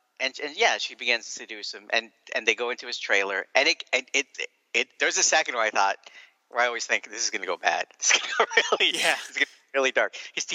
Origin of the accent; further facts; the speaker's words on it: Texas, United States; And I don't even know growing up in Texas if racing was a thing.